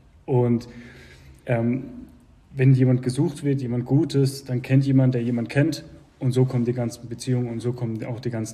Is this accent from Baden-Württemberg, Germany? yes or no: yes; Waldshut, Baden-Württemberg, Germany; Ich bin aus Waldshutingen. Großteil meiner Familie kommt aus der Schweiz, Luzern. Ich bin in Waldshut groß geworden.